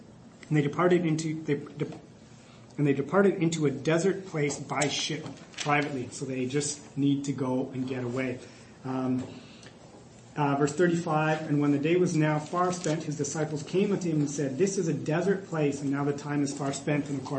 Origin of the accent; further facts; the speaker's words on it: Prince George, British Columbia, Canada; I guess where I grew up in Prince George, if it's in the winter, I think 8 o'clock is a great while before day because you only get a few hours of sunlight.